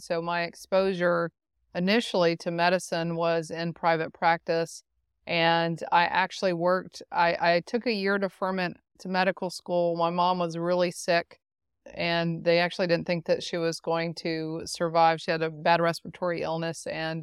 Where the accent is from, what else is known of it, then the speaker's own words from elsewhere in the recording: Gainesville, Georgia, United States; I am born and raised in Gainesville, Georgia. I went to school all in Georgia